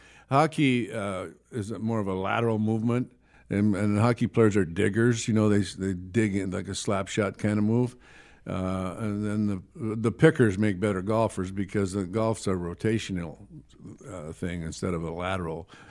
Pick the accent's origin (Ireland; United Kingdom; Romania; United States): Ireland; I love horses. I'm Irish. I love horses.